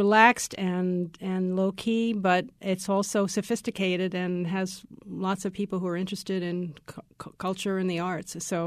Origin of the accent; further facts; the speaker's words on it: New Jersey, United States; also born or lived in Manhattan; I grew up in New Jersey, and I moved to Manhattan when I was a Juilliard student. So I was there for many decades.